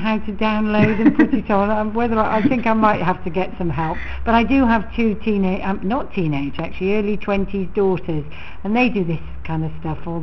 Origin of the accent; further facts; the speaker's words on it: Bristol, South West England, United Kingdom; campaigning for smoke-free areas in Bristol, in my hometown.